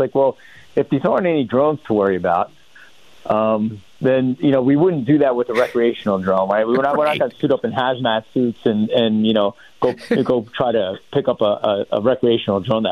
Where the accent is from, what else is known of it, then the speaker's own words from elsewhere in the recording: New Jersey, United States; listen, we're all from Jersey, right?